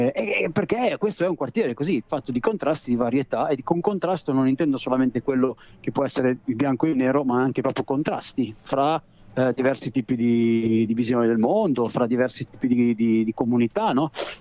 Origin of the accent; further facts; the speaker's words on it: Milan, Lombardy, Italy; born there; io intanto sono nato a Gorla, sono un abitante di via Padova da un sacco di anni, quindi questa è la mia zona